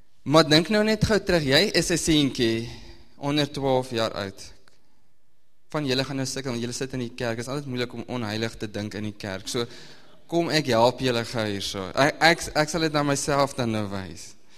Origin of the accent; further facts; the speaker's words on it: Northern Cape, South Africa; ek kom van die Noord-Kaap